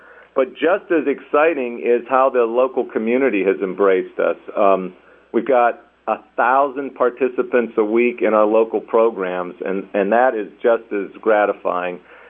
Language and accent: English; Ohio, United States; You know, I'm from Ohio originally